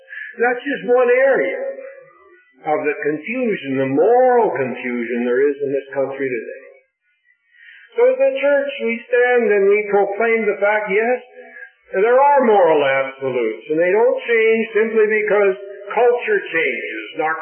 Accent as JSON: {"language": "English", "region": "Colorado", "country": "United States", "said": "I come from Colorado. Now, we have become nationally famous, not for our skiing, but for Amendment 2."}